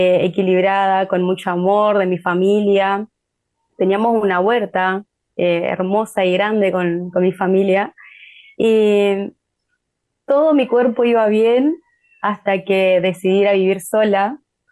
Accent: Resistencia, Chaco, Argentina; now in Córdoba, Argentina; Me crié en Resistencia Chaco, soy de allá, o porque vivo allá porque hoy vivo actualmente en Córdoba Capital, junto a mi familia

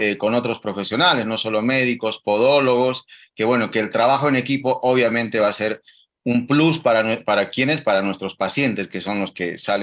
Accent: Villazón, Potosí, Bolivia; Nosotros tenemos en común que somos paisanos, somos de Villazón, de Bolivia.

